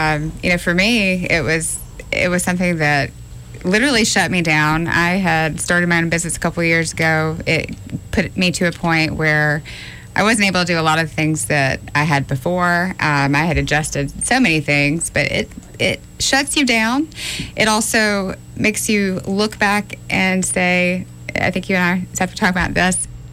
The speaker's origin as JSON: {"language": "English", "town": "Montgomery", "region": "Alabama", "country": "United States", "tie": "born or raised there", "said": "I am a native. I was born in Montgomery, but I have a host of family members that were Massachusetts born and raised."}